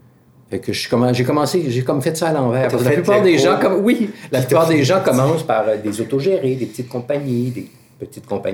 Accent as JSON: {"language": "French", "town": "Caraquet", "region": "New Brunswick", "country": "Canada", "said": "j'ai commencé à 14-15 ans au Théâtre populaire d'Acadie parce que je suis originaire de Caraquet."}